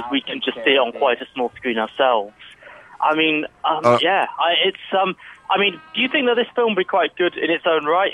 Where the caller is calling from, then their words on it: Birmingham, United Kingdom; I'm from Birmingham.